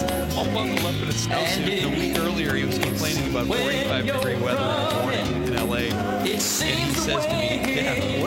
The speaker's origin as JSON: {"language": "English", "town": "Chicago", "region": "Illinois", "country": "United States", "tie": "born or raised there", "said": "And it was my first experience, like where I grew up in Chicago. My mom would put us on the bus and take us to Wrigley, but there's no tailgating."}